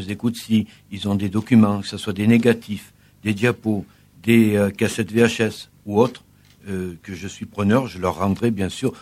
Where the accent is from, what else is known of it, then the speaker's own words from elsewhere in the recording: Vernoux, Auvergne-Rhône-Alpes, France; born there; Vernoux, moi je le connais depuis ma naissance puisque je suis né à Vernoux.